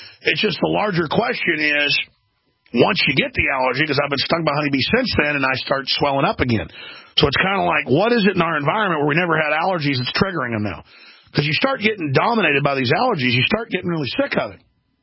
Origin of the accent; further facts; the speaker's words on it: Dallas, Texas, United States; I grew up in Dallas and didn't have allergies and thought it was something that hypochondriacs had.